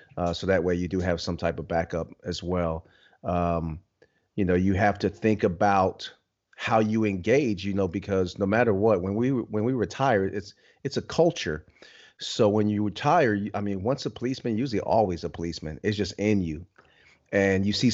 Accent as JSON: {"language": "English", "region": "New Jersey", "country": "United States", "said": "You know, I'm from New Jersey, so I go back there to see family often."}